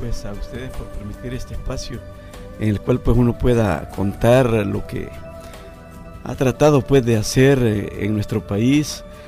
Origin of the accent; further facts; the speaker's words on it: El Salvador; yo soy salvadoreño, me vine rápidamente